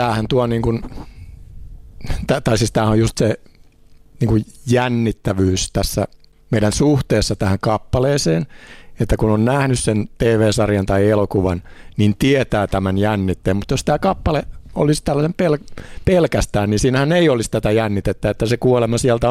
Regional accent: Vaasa, Ostrobothnia, Finland; mähän olen Vaasasta kotosi, jossa niin kuin noin 30% on ruotsinkielisiä ja ympäristökunnat niin kuin lähes täysin ruotsinkielisiä

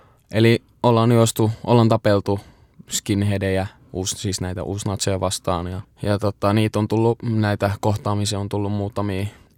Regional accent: Helsinki, Uusimaa, Finland; born or raised there; also born or lived in Turku

